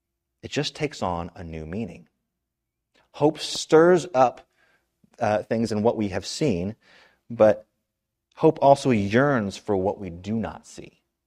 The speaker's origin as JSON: {"language": "English", "region": "West Virginia", "country": "United States", "tie": "born or raised there", "said": "Sometimes I'm quite critical of the politics that go on in the state of West Virginia."}